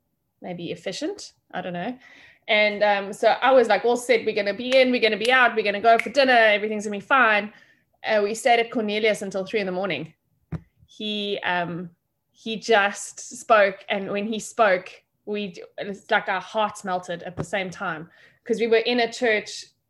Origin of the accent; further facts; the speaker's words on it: South Africa; I'm English, he's Afrikaans.